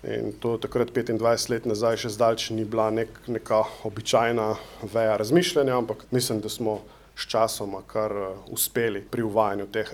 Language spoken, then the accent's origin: Slovenian; Ajdovščina, Goriška, Slovenia; jaz sem iz Ajdoščine doma. V Ajdoščini je vedno bil prisoten precej močen aeroklub in športno letališče.